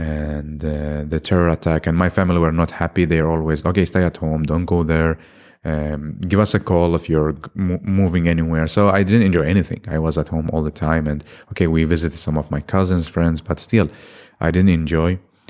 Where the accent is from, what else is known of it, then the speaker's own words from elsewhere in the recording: Baghdad, Baghdad Governorate, Iraq; now in Stockholm, Sweden; I was born in Baghdad in Iraq, 1993. And then I grew up there, and because of the war, we moved to different countries. And then my father decided that, okay, Sweden is the perfect place for us for the future. So we moved to Sweden, to Helsingborg, and I studied in Lund